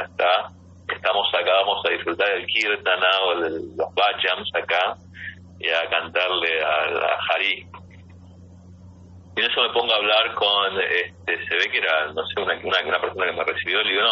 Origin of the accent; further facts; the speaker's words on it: Buenos Aires, Argentina; now in Orange County, United States; vivimos en el Orange County. Me di cuenta dónde iba, ¿no? Digo, no, originalmente soy argentino, soy argentina de Buenos Aires.